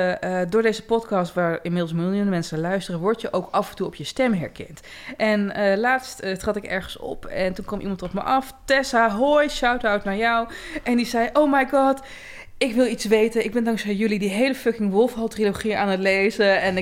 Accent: Drenthe, Netherlands; En ik ben zelf opgegroeid in Drenthe.

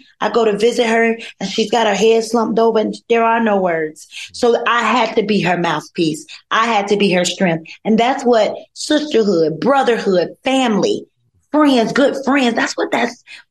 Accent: North Carolina, United States; I'm from North Carolina.

